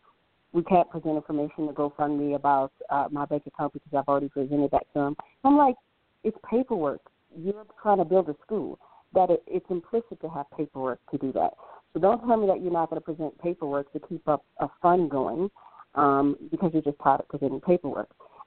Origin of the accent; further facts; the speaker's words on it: Dallas, Texas, United States; I'm from Dallas.